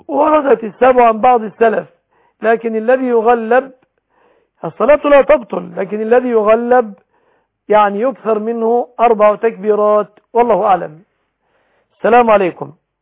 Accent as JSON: {"language": "Arabic", "country": "Egypt"}